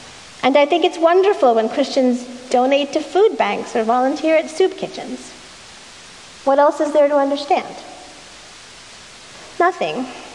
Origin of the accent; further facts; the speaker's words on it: Boston, Massachusetts, United States; In my first story, I'm a little girl growing up in Boston. My parents are new immigrants from India, grad students short on money